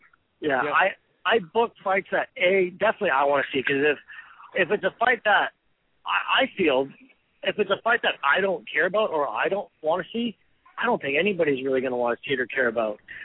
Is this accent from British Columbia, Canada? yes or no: yes; Victoria, British Columbia, Canada; And where I'm originally from, well, I'm from Victoria, BC, and there wasn't a quality event there.